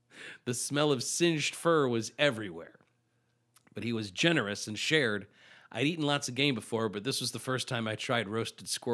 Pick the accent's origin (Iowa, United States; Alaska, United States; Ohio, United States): Iowa, United States; LeClaire; Look, I'm from LeClaire.